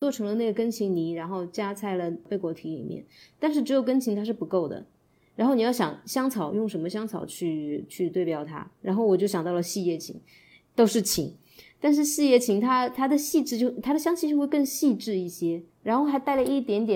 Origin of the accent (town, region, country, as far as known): China